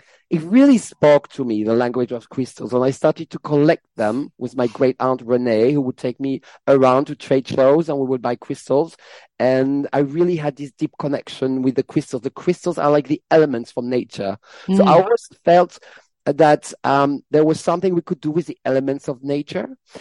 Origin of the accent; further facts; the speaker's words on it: Paris, Île-de-France, France; also born or lived in Strasbourg; So I was born in Strasbourg in the east of France, and then I moved to Paris. So some of it was in Strasbourg, then a lot of it was in Paris.